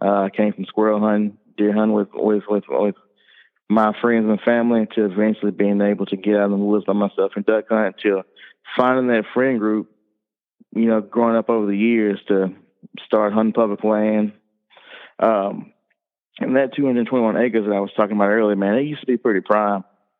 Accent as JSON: {"language": "English", "region": "Arkansas", "country": "United States", "tie": "born or raised there", "said": "We did it for fellowship, but as a kid growing up in Arkansas, that's just what you do."}